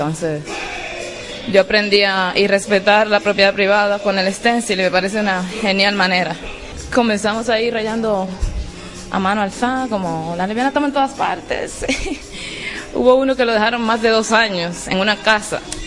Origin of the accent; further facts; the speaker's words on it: Dominican Republic; yo vengo de República Dominicana, nací en una comunidad muy empobrecida en medio de dos batalles. Batalles son comunidades de haitianos que cortan caña y han sido segregados allí. Y bueno, crecí en una familia muy, digamos, un poco conservadora, ¿no es? Y era rural